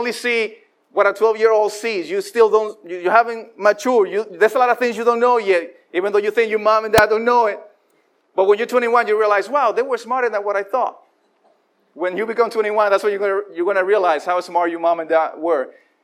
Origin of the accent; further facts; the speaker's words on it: Dominican Republic; now in Chicago, United States; when I came from the Dominican, I didn't have a coat, and I didn't know Chicago was going to be too cold.